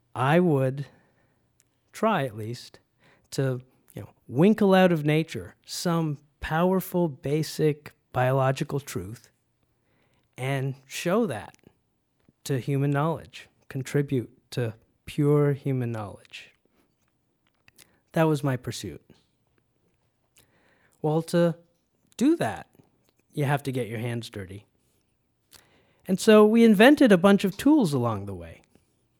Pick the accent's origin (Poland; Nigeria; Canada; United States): Canada; also born or lived in Guyana; my mother managed to get us out of Guyana. And by the time I was 7, I was happily growing up in Canada.